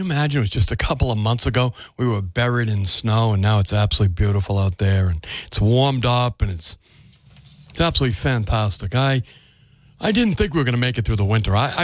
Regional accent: Freetown, Massachusetts, United States; also born or lived in Fairhaven; And so Fairhaven was my first town. Of course, I grew up in Freetown, but we spent all our summers here in Fairhaven and still have the place here in Fairhaven.

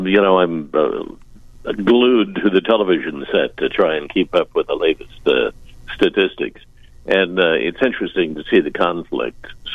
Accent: Kansas, United States; In my hometown area of southeast Kansas, they don't have a hospital. And it's 45 minutes away in Oklahoma.

